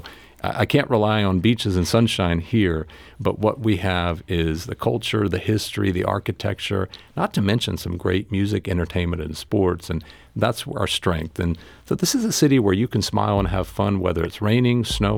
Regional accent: Midwest, United States; I grew up in the Midwest, so I was kind of used to this, although I've been out of this weather for a long time.

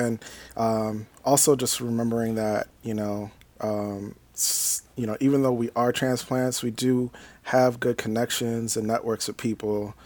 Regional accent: Boston, Massachusetts, United States; now in St. Louis, United States; We actually both come from the East Coast. I'm from Boston, Massachusetts, and Jermar's from Philly.

